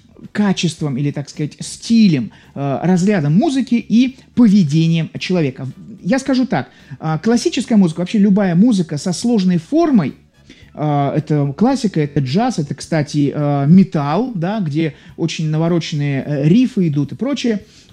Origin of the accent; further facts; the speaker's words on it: Saint Petersburg, Russia; Я из Петербурга